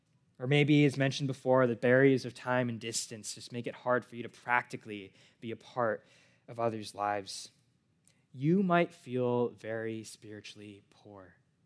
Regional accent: California, United States; now in Los Angeles, United States; As many of you know, I'm from the Bay Area, 6 hours away. I lived there my whole life until I moved down to LA for school.

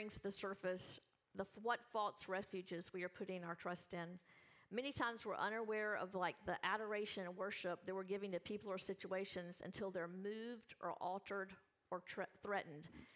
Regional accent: the South, United States; I'm from the South, and that's what we all do.

